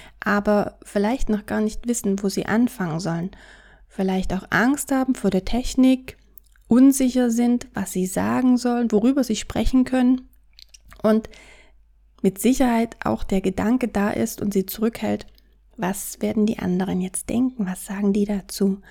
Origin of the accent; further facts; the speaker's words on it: Saxony, Germany; accent: Saxon dialect; wie du es bestimmt schon an meinem Dialekt etwas heraushören wirst, richtig, ich komme aus Sachsen, genauer gesagt aus der Nähe von Dresden.